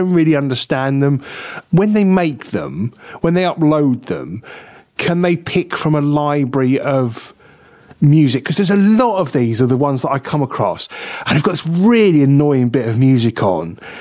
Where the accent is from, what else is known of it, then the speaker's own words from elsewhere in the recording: Croydon, London, United Kingdom; So this week in London and in my hometown of Croydon was the naked bike ride, right?